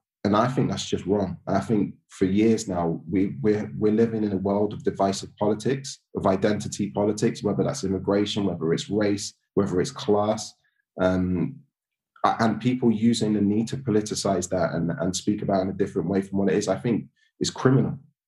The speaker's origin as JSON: {"language": "English", "country": "Sierra Leone", "said": "So I'm from Sierra Leone."}